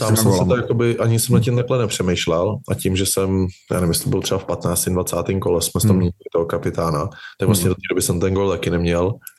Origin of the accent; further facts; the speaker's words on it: Plzeň, Plzeň Region, Czechia; prostě jsem Plzeňák a nerad utíkám z problémů